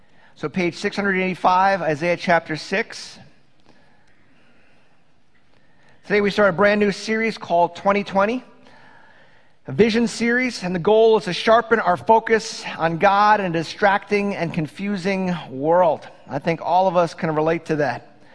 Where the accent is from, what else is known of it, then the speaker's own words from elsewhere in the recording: Port Washington, New York, United States; I think most of you know I grew up in Port Washington.